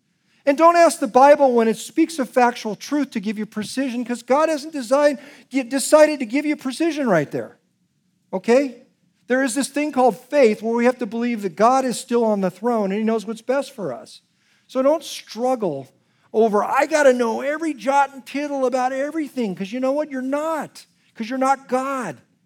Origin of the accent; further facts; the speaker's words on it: Palo Alto, California, United States; born there; I was born in Palo Alto, California, August 16th, 1959, at approximately 8 p.m. in the evening